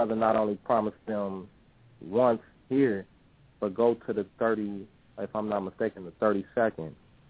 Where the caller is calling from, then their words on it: Cincinnati, Ohio, United States; I'm from Cincinnati.